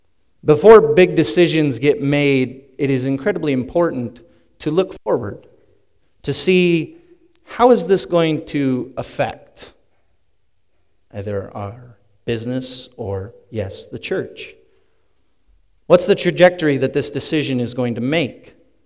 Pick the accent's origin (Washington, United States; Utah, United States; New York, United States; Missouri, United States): Washington, United States; where I grew up in Northwest Washington, we were surrounded by dairy farmers. I grew up in a dairy farming community.